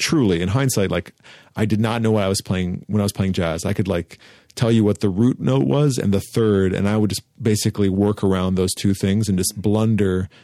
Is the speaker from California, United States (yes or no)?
yes; Santa Monica, California, United States; and a lifestyle, really, especially growing up in Santa Monica.